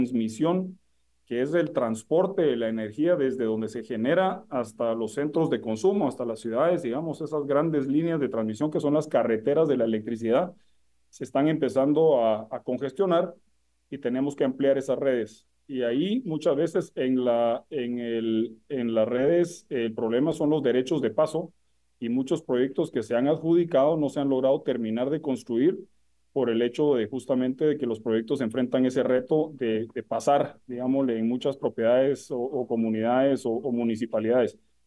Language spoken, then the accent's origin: Spanish; Guatemala; como Estado guatemalteco, como gobierno, tenemos que lograr darle certeza a estos procesos